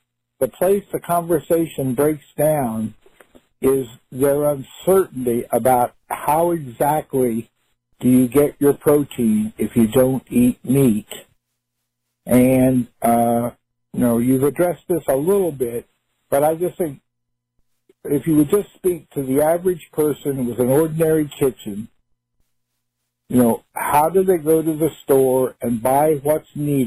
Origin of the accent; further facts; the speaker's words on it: New York, United States; Now, by the way … I'm from Long Island.